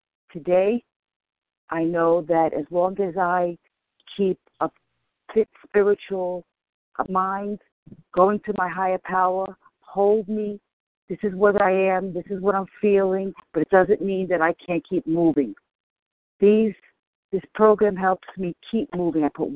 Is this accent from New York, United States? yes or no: yes; New York City, New York, United States; from the Bronx.